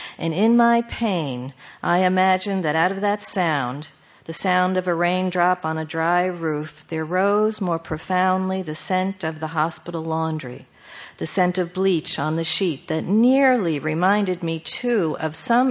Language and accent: English; New York, United States; When I was growing up on Long Island, I believed that in order to be a grandparent, you had to have an accent.